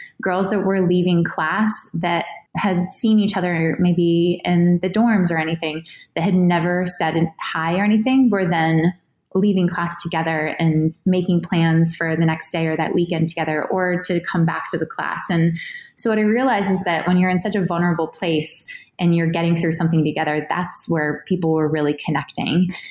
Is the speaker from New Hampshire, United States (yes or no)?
yes; New Hampshire, United States; I grew up in New Hampshire and my parents are amazing.